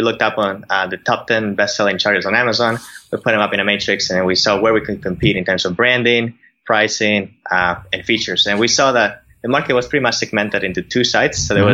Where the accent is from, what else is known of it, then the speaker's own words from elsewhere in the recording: Bolivia; English is a second language; moved away as an adult; now in United States; I was born and raised in Bolivia. Mm-hmm. I came to the US 4 years ago, to UCLA.